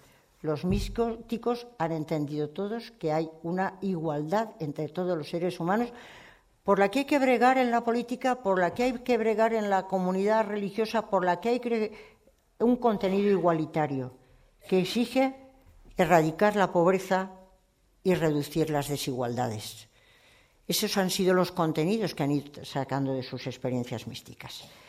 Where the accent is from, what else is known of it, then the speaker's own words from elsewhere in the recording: Portugal; porque yo vengo de Portugal y les pasa exactamente lo mismo